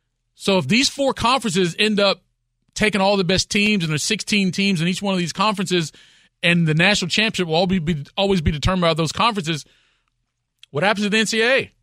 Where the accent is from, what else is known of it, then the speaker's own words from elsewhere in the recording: Kentucky, United States; For those of you who are familiar with me, pretty good chance you know that I grew up in Kentucky and I'm a University of Kentucky graduate. So my football culture is Southern.